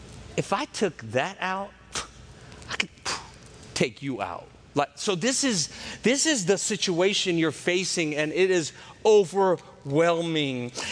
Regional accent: Jerusalem, Jerusalem District, Israel; now in Chattanooga, United States; Jerusalem, which, by the way, is where I was born. I was born on the Mount of Olives. It wasn't an accident. There's a real hospital up there. My background is Armenian, and Armenian peoples live there. And I lived on the Via Dolorosa.

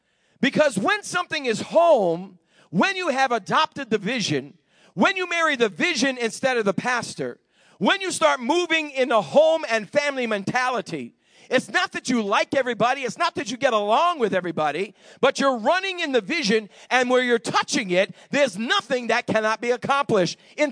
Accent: Massachusetts, United States; In my hometown, I grew up in a town outside of Boston. We were a little bedroom.

